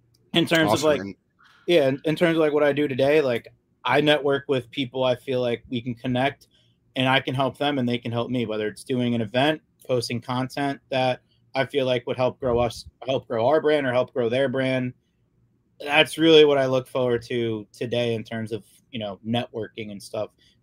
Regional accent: New Jersey, United States; oh, your store's not in Detroit? No, like, I'm from New Jersey.

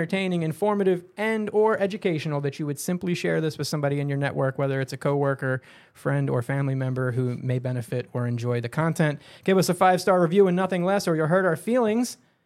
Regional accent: Baltimore, Maryland, United States; Though I have been born and raised in Baltimore, I promise you that I don't talk like I've been born and raised in Baltimore.

